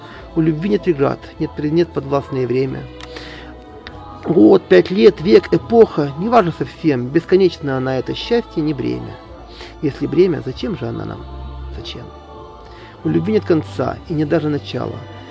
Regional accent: Kamensk-Uralsky, Sverdlovsk Oblast, Russia; Стихотворение о моем родном городе Каменске-Уральске.

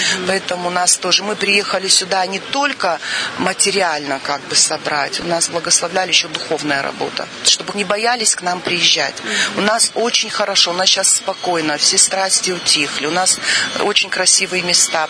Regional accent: Vladikavkaz, North Ossetia–Alania, Russia; большой привет из Северной Осетии, город Владикавказ, монастырь в честь иконы Матери Божией Моздокской Иверской, селение Кубань.

